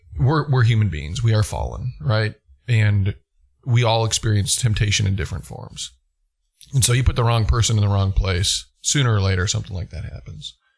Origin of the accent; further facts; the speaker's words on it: Decorah, Iowa, United States; Because I grew up in Decorah. It's about as far away from Des Moines as you can get in Iowa.